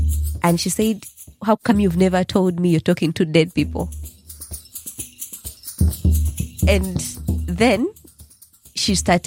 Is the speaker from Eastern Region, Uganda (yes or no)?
no; Central Region, Uganda; In Buganda, my culture, back then